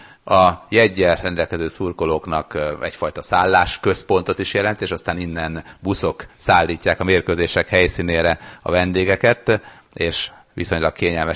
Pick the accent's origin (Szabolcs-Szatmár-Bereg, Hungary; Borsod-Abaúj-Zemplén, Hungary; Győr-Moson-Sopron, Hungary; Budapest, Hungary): Győr-Moson-Sopron, Hungary; Sopron; born there; Sopronban születtem, és emiatt beszélek németül